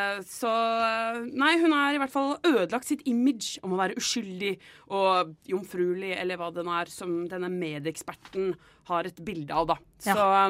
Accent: Western Norway, Norway; Jeg kommer fra Vestlandet. Der gjør vi ikke slikt.

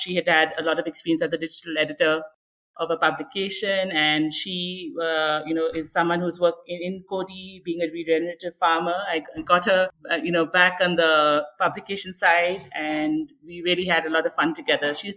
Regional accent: Kodaikanal, Tamil Nadu, India; what's happening to all hill stations is happening right here in my hometown.

